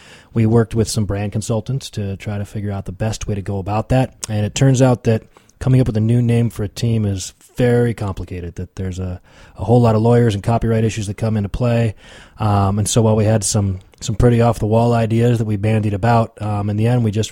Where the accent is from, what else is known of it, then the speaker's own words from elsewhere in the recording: Berkeley, California, United States; born there; also born or lived in Japan / Westchester, New York / Dallas, Texas; I've grown up all over the place, actually. I was born in Berkeley, California, moved to Japan for kindergarten through fifth grade, went to middle school in Westchester, New York, high school in Dallas